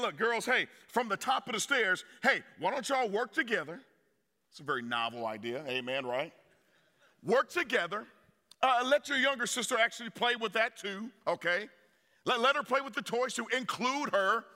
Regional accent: Oakland, California, United States; I grew up in Oakland, California, and, man, the streets are bad, man.

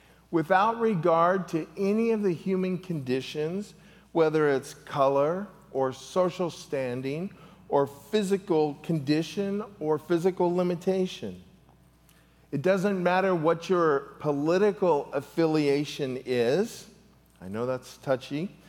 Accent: California, United States; Well, I was from California, and I looked like this

